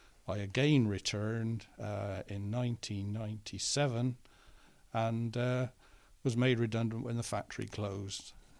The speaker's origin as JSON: {"language": "English", "town": "Westbury-on-Severn", "region": "South West England", "country": "United Kingdom", "tie": "born there", "said": "I was born in Westbury-on-Severn in Gloucestershire on the 28th of February, 1942, and I attended the local village school there."}